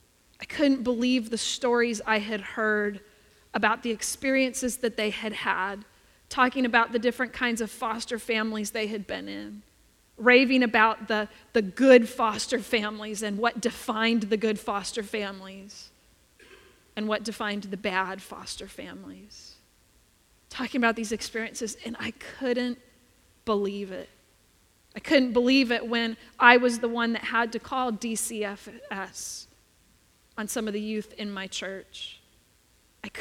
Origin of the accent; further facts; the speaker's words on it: Mission Viejo, California, United States; I grew up in Mission Viejo in South Orange County, as you might know, and I called it a bubble community.